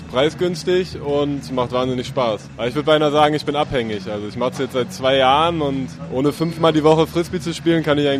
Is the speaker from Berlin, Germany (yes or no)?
yes; Berlin, Germany; Ich komme aus Berlin, ja.